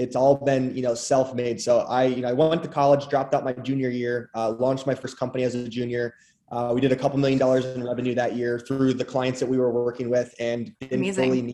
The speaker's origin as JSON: {"language": "English", "town": "Racine", "region": "Wisconsin", "country": "United States", "lives_now": "Milwaukee, United States", "said": "I moved, I'm from Racine, Wisconsin. So I moved to the big city, Milwaukee, Wisconsin"}